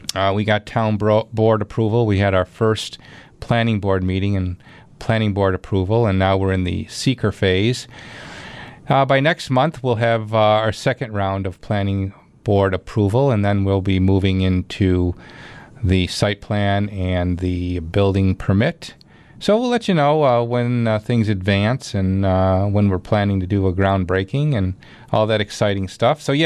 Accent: Clarence, New York, United States; glad to bring the business to my hometown, our hometown, Clarence, New York.

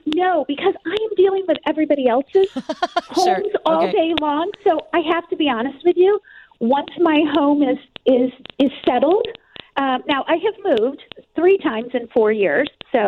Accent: Deerfield, Illinois, United States; I grew up in Deerfield, so I'm a Chicago gal.

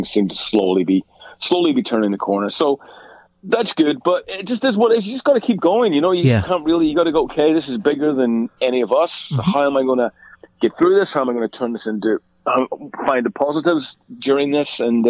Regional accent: Ireland; I mean, it was really two bands for me, being Irish, and they were both Irish bands, you know, just because they belonged to us, you know.

